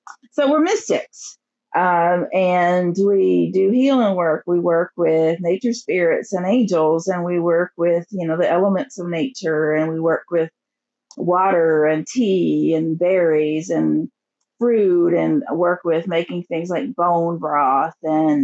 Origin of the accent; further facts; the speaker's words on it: Appalachia, United States; I'm an Appalachian folk medicine woman, which means I'm of Cherokee and Celtic descent.